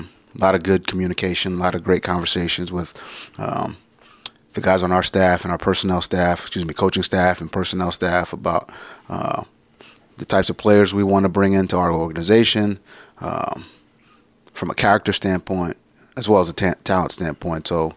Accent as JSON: {"language": "English", "town": "Brooklyn", "region": "New York", "country": "United States", "tie": "born or raised there", "said": "Where I grew up in Brooklyn, the Brownsville section of Brooklyn, there's no football leagues in that specific area, in that 2 mile radius."}